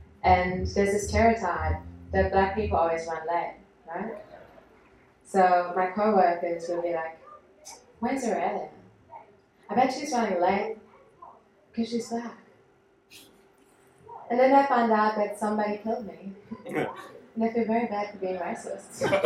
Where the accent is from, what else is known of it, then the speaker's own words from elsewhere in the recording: Germany; first language German; English is a second language; moved away as an adult; now in Australia; I'm from Germany. I moved to Australia around 4 years ago now. And there are a lot of things that I had to learn when I arrived here. First of all, of course, English.